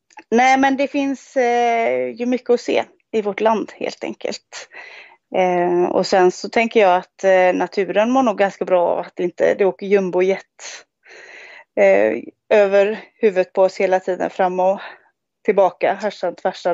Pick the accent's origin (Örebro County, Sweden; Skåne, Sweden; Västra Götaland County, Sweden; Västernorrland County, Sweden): Västra Götaland County, Sweden; Vi har i Bohuslän, där jag är ifrån då, väldigt mycket hällristningar och sånt.